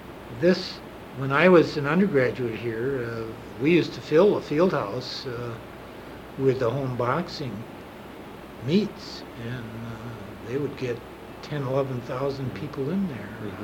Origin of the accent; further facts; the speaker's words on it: Chicago, Illinois, United States; I grew up in Chicago, as I mentioned many times earlier